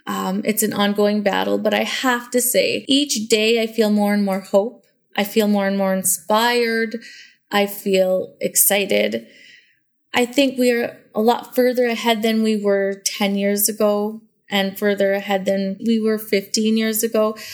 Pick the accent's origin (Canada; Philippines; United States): Canada; Alberta; I'm from the Satellite Cree Nation that's located in Alberta, Canada, in the Treaty 6 territory. So I've grown up in my community and attending an off-reserve school for my entire K to 12 years.